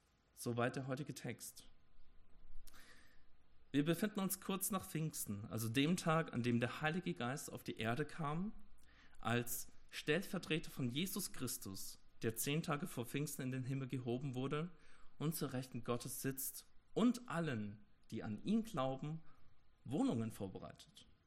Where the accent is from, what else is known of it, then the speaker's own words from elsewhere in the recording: Bavaria, Germany; Ich komme ursprünglich aus Oberbayern.